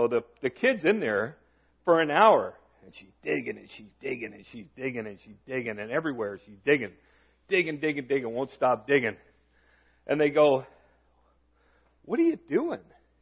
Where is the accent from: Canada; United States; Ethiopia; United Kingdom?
Canada; I know we're Canadian, I know that we don't always express